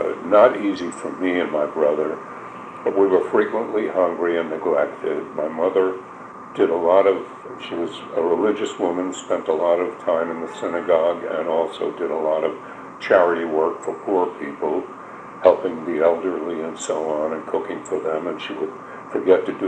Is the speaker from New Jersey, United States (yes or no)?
no; Savannah, Georgia, United States; also born or lived in Lithuania; I was born in Savannah, Georgia, a long time ago, 1921. And I was a typical little southern kid running around, you know, jumping, climbing palm trees and jumping around.